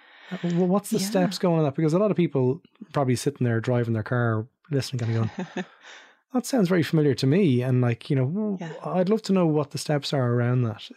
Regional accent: Ireland; me growing up in Ireland in early 80s, mid 80s

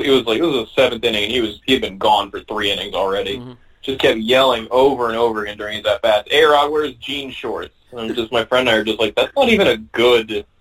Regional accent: Maryland, United States; also born or lived in Boston; now in New York, United States; because I was born in Boston, but I didn't grow up there. You know, I've lived most of my life in there. I grew up in the D.C. suburbs in Maryland, and now I live in New York.

